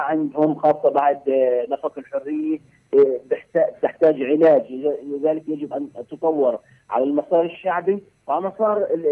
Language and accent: Arabic; Palestine; ولازم نلاحظه ونسجله في ذاكرتنا تطوره كفلسطينيين